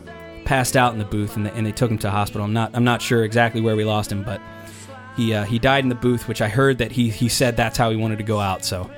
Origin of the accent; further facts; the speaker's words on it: Philadelphia, Pennsylvania, United States; I'm from Philadelphia. It's where I grew up. It's where I spent my first 18 years in this world.